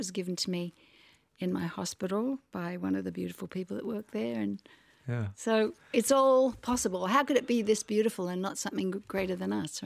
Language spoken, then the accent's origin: English; Australia; also born or lived in England; So I grew up in Australia, and Australia is my heart home.